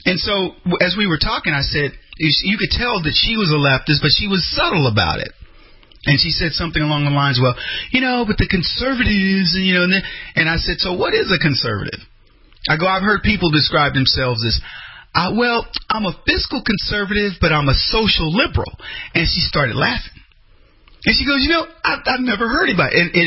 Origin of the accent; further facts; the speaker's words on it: St. Louis, Missouri, United States; she lived in St. Louis. I was from St. Louis.